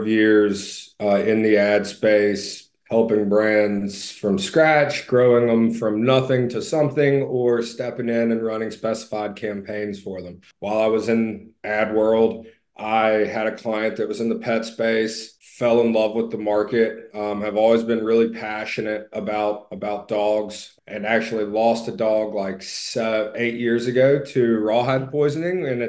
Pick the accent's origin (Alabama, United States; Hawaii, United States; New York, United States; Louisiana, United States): Alabama, United States; Birmingham; I'm from Birmingham, Alabama